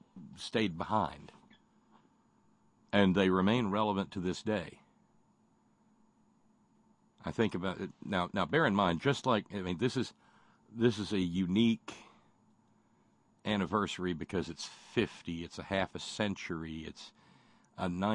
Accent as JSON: {"language": "English", "region": "Alabama", "country": "United States", "tie": "born or raised there", "said": "let's remember, everybody, I was raised in Alabama, okay?"}